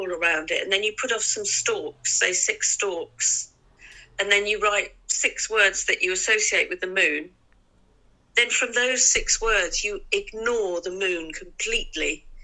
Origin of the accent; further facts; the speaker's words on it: Birmingham, West Midlands, United Kingdom; now in Devon, United Kingdom; You know, I grew up in Birmingham and I moved to Devon